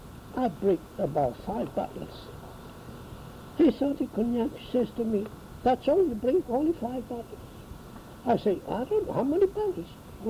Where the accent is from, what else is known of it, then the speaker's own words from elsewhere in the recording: Piraeus, Attica, Greece; και βγήκα στη σειρά από τη θάλασσα. Και από εκεί ήρθα στον Περέα και εκεί μεγάλωσα.